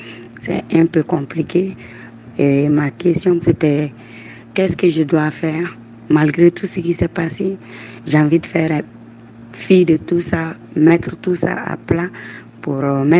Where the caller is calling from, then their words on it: Bamako, Mali; de Bamako. J'ai 45 ans. Je suis mariée depuis plus de 20 ans.